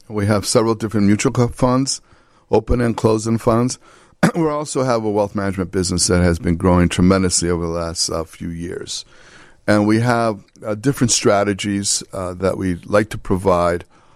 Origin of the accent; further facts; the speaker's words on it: Lincolnwood, Illinois, United States; also born or lived in Chicago; I grew up, I was born in the city, but moved to Lincolnwood when I was three. I grew up in Lincolnwood and went to Niles West High School.